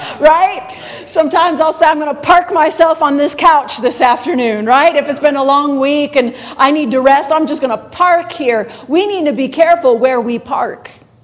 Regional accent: New York, United States; where I grew up in Western New York, we have water everywhere.

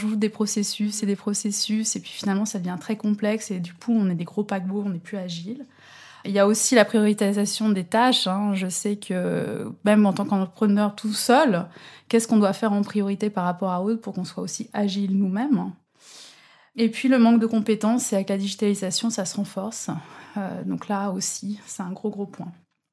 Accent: France; Alors contrairement à ce que pourrait dire mon nom, je ne viens pas de Hollande, je viens de la France.

